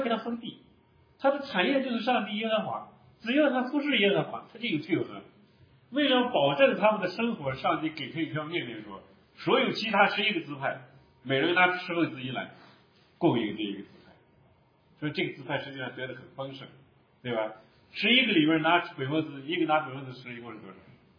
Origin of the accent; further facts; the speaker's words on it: Northwest China, China; 挺好吃的，我们西北人经常吃。